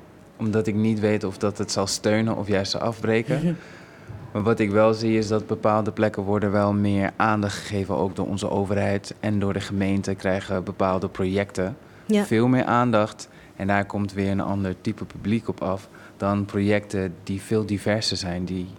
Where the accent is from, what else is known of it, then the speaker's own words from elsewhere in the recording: Sint Maarten; born there; En natuurlijk mijn Caribische achtergrond, want ik ben geboren op Sint Maarten.